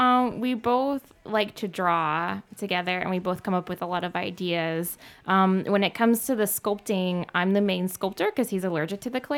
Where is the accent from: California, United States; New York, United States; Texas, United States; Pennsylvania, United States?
Texas, United States; Make a lot of tacos. I'm from Texas originally, so I cook a lot of Tex-Mex.